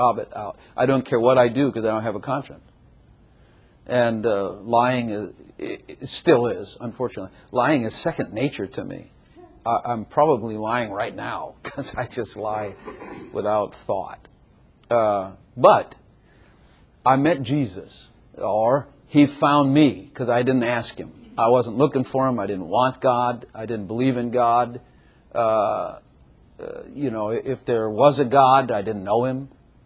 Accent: Chicago, Illinois, United States; And I grew up in Chicago mafia. My family was a mess, and so on and so forth.

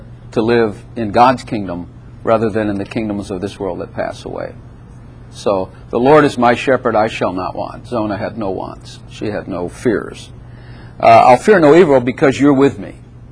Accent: Chicago, Illinois, United States; And I grew up in the Chicago area, a rough mafia city.

